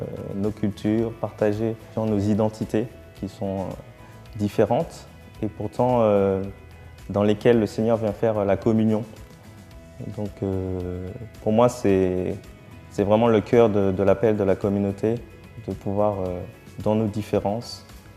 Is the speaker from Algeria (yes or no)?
no; Martinique; j'ai 32 ans et je suis originaire de Martinique.